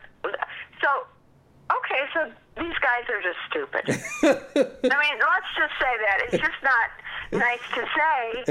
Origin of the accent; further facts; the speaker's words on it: Chicago, Illinois, United States; But keep in mind, I'm originally from Chicago